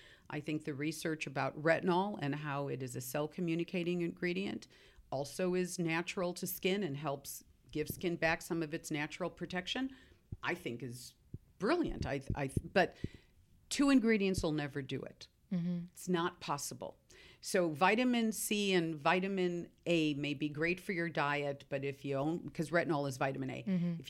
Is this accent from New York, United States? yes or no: no; Seattle, Washington, United States; You know, I'm from Seattle.